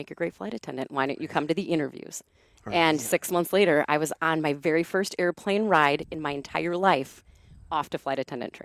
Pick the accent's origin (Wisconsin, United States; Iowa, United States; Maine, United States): Wisconsin, United States; Green Bay; So I was born and raised in Green Bay, graduated from high school there about a year after graduation.